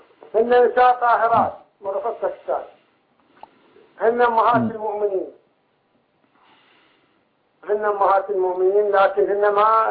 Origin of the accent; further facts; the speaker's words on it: Iraq; من العراق.